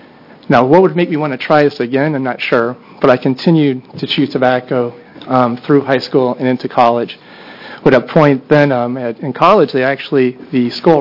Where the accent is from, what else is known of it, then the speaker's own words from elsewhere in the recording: Minnesota, United States; So I'm from Minnesota, and if you're from Minnesota, you might know we spend a lot of time outside